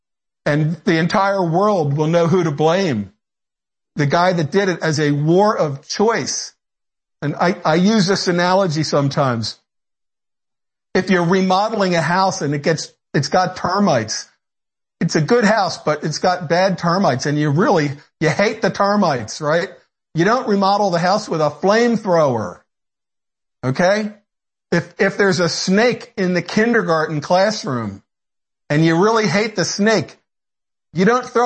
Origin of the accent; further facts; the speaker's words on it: United States; I mean, it's really embarrassing as an American to see our military co-opted by the Israelis.